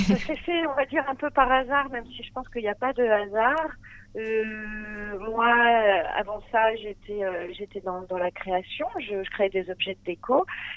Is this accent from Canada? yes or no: no; Hauts-de-France, France; parce que moi je suis picarde, hein, j'ai longtemps habité à Saint-Riquier à côté d'Abbeville.